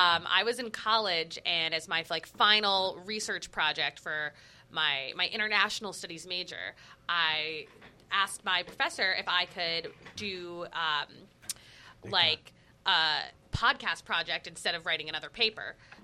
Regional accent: Montclair, New Jersey, United States; now in New Orleans, United States; my family's all from Queens, New York. I grew up in Montclair, New Jersey, just 12 miles outside the city, a big New York media hub.

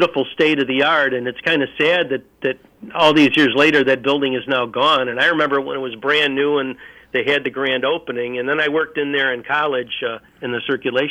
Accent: Lockport, New York, United States; I was born in Lockport and lived there for the lion's share of my life, and never once have I ridden a boat on the canal.

